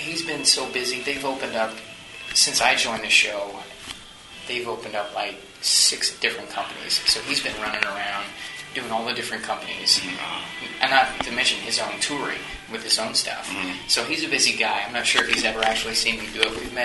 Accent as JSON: {"language": "English", "region": "Kansas", "country": "United States", "tie": "born or raised there", "said": "Well, yeah, I grew up in Kansas. I was a music theater major. I went to Kansas State University and did that there"}